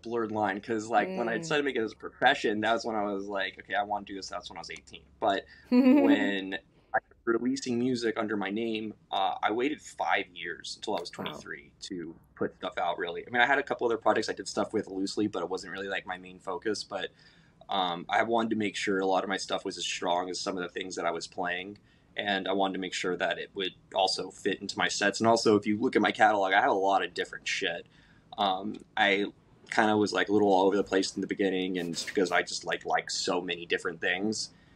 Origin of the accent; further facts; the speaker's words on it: Miami, Florida, United States; growing up in Miami, there's always been tons of clubs here, and they always had parties and stuff all over the place.